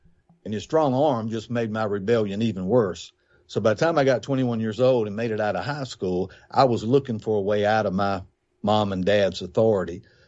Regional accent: North Carolina, United States; I grew up in Eastern North Carolina, wonderful family. My mother was a strong believer.

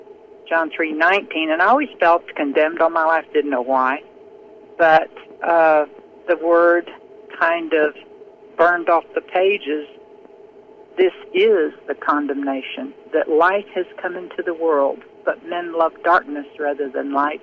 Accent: Oklahoma City, Oklahoma, United States; also born or lived in Florida; I went back to my hometown of Oklahoma City. We lived in Florida at the time. Went back to Oklahoma City

